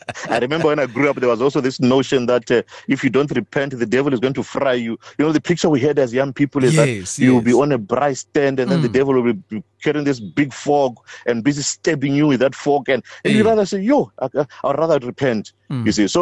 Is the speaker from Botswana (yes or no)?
yes; Botswana; I came from Botswana to South Africa to go and preach.